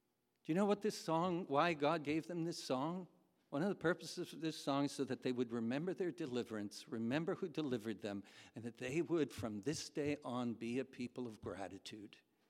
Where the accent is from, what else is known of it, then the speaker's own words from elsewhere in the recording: Canada; And I said, oh, we're from Canada.